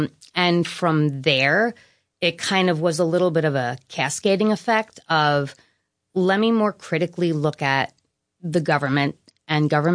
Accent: Queens, New York, United States

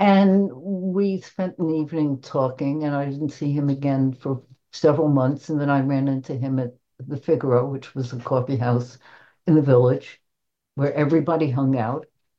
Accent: Brooklyn, New York, United States; I talk about growing up in Brooklyn. I talk about growing up in Bed-Stuy, which at the time was not a sexy neighborhood.

